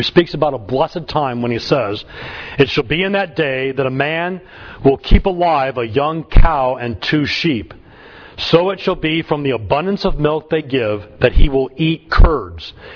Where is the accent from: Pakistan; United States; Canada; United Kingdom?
United States; I'm an American, but I've spent more time in Moscow than I have Washington, D.C.